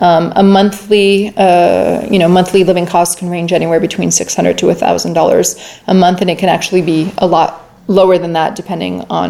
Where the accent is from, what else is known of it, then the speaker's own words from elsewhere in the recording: Massachusetts, United States; moved away as an adult; now in Armenia; I moved myself to Armenia about 14 years ago, and I'm also originally from the East Coast, from the Boston area